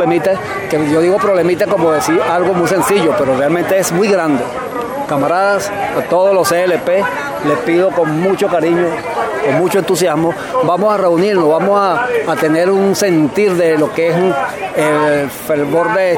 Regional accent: Venezuela; somos todos los venezolanos

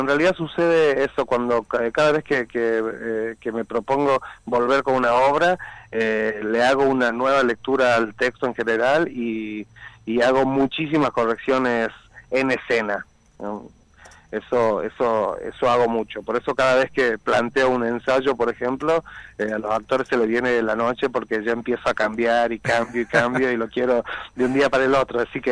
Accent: Salta, Argentina; Mira, en realidad yo soy salteño.

